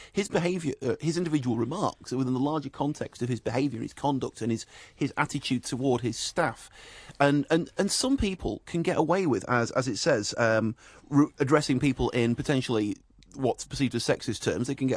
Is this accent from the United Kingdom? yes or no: yes; England, United Kingdom; people would just think I was being creepy because I'm English.